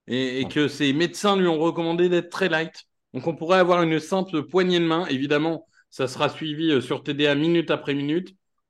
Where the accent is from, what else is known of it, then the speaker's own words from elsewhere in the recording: Hauts-de-France, France; ma ville natale, Damien, la belle Picardie.